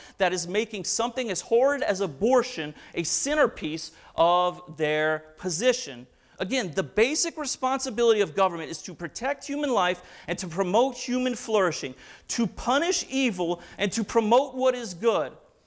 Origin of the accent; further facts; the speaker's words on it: Louisiana, United States; I'm from Louisiana originally, and the governor before the governor we have now was a Democrat who was pro-life.